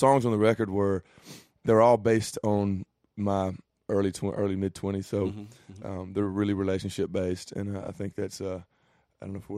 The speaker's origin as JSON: {"language": "English", "town": "Atlanta", "region": "Georgia", "country": "United States", "tie": "born or raised there", "said": "But I grew up in Atlanta, or about an hour from Atlanta"}